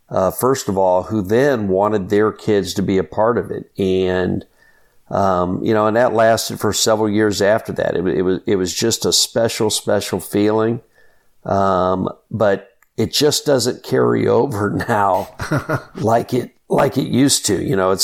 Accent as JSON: {"language": "English", "town": "Barberton", "region": "Ohio", "country": "United States", "tie": "born or raised there", "said": "And growing up in Barberton and being able to watch those teams and read about them"}